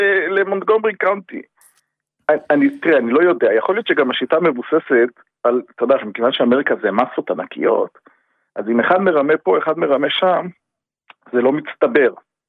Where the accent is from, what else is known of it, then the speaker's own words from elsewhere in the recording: Jerusalem, Jerusalem District, Israel; born there; אני נולדתי בישראל, בירושלים.